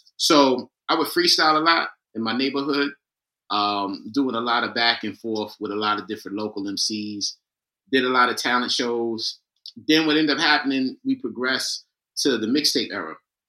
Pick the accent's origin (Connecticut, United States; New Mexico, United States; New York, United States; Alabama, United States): New York, United States; Queens; Born and raised in Queens, New York. So if anybody knows anything about Queens, they know like how hip hop culture is so prominent in Queens, New York.